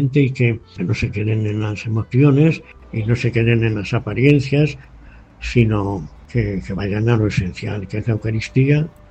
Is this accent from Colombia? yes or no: no; Fuente del Fresno, Castilla-La Mancha, Spain; soy de Fuente del Fresno y nací en el año 1939.